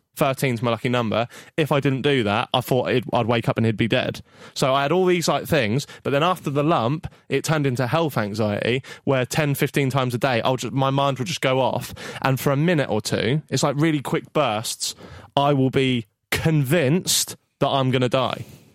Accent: Norwich, East of England, United Kingdom; but then I am from Norwich

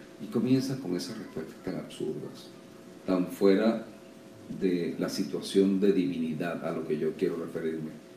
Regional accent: Venezuela; Creo que tenemos que revisar nuestra conciencia como venezolanos.

